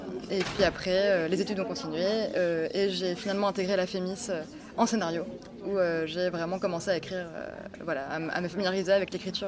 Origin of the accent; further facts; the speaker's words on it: Normandy, France; Alors, je viens de Normandie, où j'ai grandi.